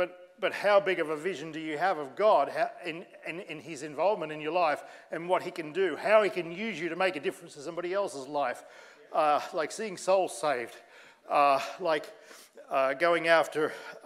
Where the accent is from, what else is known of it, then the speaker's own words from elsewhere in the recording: Tasmania, Australia; I come from Tasmania. That's Australia's smallest state.